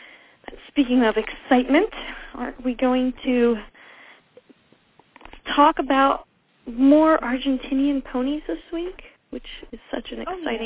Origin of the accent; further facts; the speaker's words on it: United States; because I'm American and that's what us Americans do. We sue people.